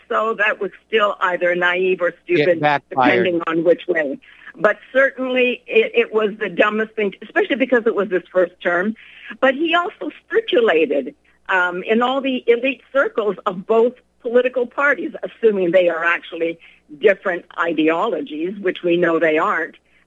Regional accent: Montreal, Quebec, Canada; I grew up in Montreal, where the city was controlled by the English and the Jews.

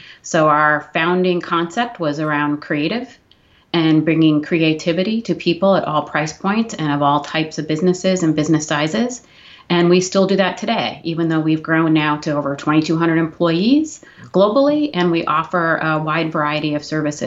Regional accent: New York, United States; after grad school, I moved back to my home state of New York. I'm a proud New Yorker, lives in New York City today.

